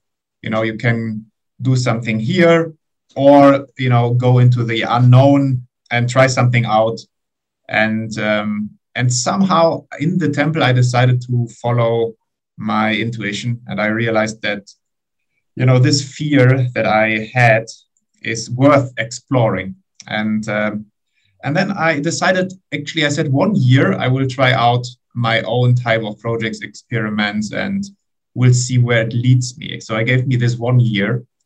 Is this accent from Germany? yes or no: yes; Germany; English is a second language; also born or lived in New York City, United States; Originally, I'm from Germany, so I did my bachelor in Germany.